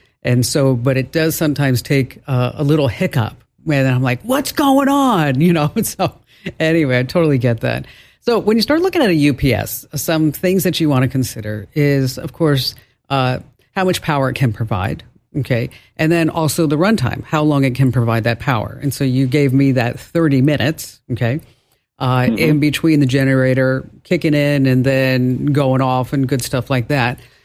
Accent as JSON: {"language": "English", "region": "New York", "country": "United States", "accent": "New York", "said": "That was my New York accent coming out."}